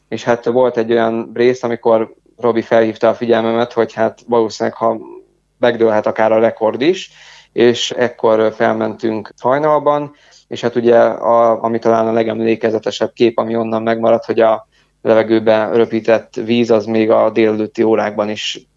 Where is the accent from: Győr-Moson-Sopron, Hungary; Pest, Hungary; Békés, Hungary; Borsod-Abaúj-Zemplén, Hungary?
Borsod-Abaúj-Zemplén, Hungary; Lilafüred; A Lilafüreddel kapcsolatban pedig ugye én itt születtem, sőt gyakorlatilag mondhatjuk, hogy tőzsgyökeres hámori vagyok, mert hát már a Dük nagyapám is itt élt